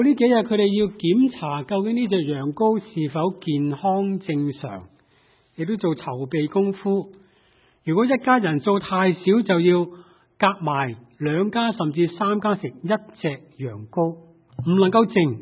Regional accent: China; 今天我们中国人的新年是十二生肖当中的蛇年。

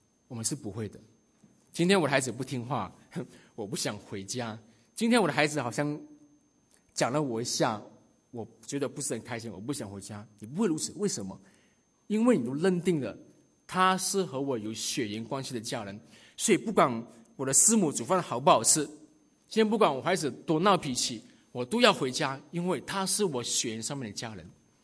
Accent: Malaysia; 我是来自马来西亚的，那马来西亚人可能就很清楚了解什么叫做有限公司，因为我们经常说我们的中文就是有限公司，我们中文讲不好。

